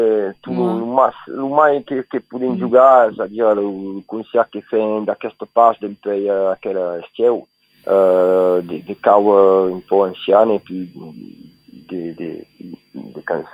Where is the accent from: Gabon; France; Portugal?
France; Port-de-Bouc, Provence-Alpes-Côte d'Azur; c'est sur la route de là où je viens, de Port-de-Bouc